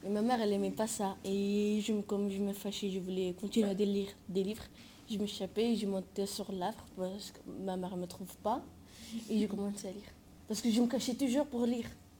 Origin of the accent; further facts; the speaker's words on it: Spain; quand j'étais petit, en Espagne, quand j'étais petit, on avait un arbre. Tais-toi. On avait un arbre. J'habitais dans des quartiers, comme un quartier, par mini-quartier. Et qu'il y avait beaucoup de bâtiments.